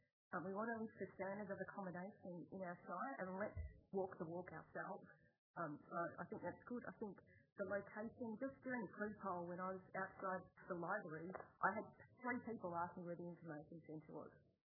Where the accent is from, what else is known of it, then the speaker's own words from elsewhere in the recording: Yarrawonga, Victoria, Australia; I grew up in Yarralonga